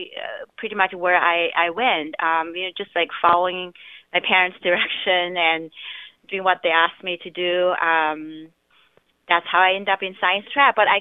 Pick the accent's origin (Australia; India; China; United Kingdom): China; Kangding, Sichuan; also born or lived in Hechuan; now in United States; I was born in Hechuan in Sichuan province in China, and I grew up in a place called Kanding, which is very close to Tibet and East Tibet Plateau.